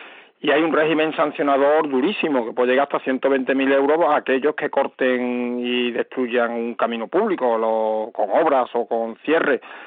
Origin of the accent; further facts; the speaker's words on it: Cazalla de la Sierra, Andalusia, Spain; ya soy un poco mayor, pero bueno, no soy centenario, y yo a mi pueblo había que ir por carriles, en Cazalla de la Sierra, que he nacido allí, no había ni una sola carretera asfaltada, eso lo he vivido yo.